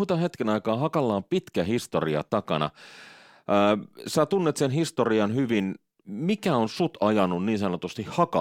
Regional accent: Rauma, Satakunta, Finland; mä oon Raumalta kotoisin.

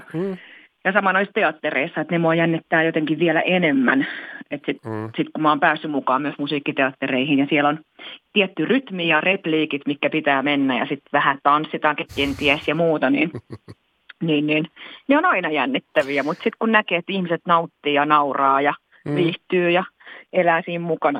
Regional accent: Vaasa, Ostrobothnia, Finland; soitettiin niin kuin Vaasassa mun kotikaupungissa monissa tilaisuuksissa

